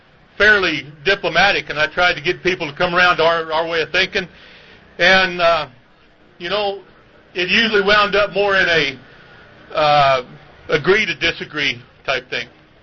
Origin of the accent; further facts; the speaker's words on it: Arizona, United States; I come from Arizona, a lot of things, and believe it or not, I live in Navajo County, Arizona